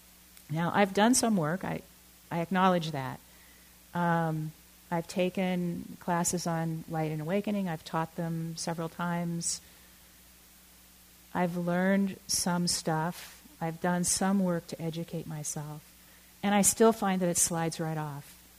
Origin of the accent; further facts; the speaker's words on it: Oakland, California, United States; I was born and raised in Oakland. My partner was born and raised in Oakland.